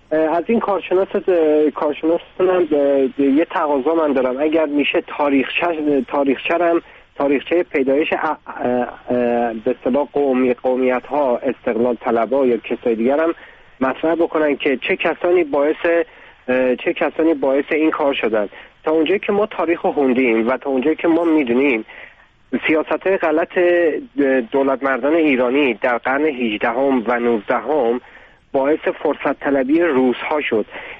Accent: Tehran, Tehran Province, Iran; born there; از نظر من تهرانی، منی که در تهران متولد شدم

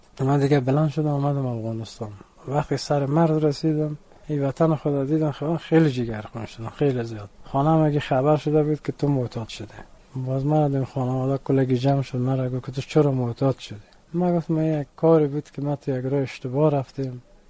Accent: Iran; born there; من در ایران متولد شدم.

